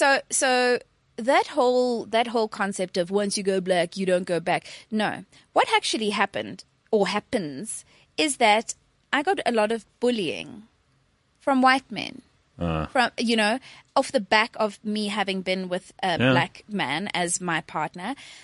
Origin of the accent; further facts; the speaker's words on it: Pretoria, Gauteng, South Africa; but actually I'm from Pretoria.